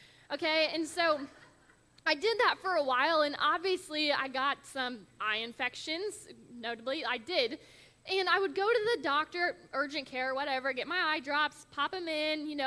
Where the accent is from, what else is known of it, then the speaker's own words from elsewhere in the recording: Findlay, Ohio, United States; also born or lived in Atlanta; But we are both from Ohio, Northwest Ohio. I'm from the Findlay area, and … is from Van Wert.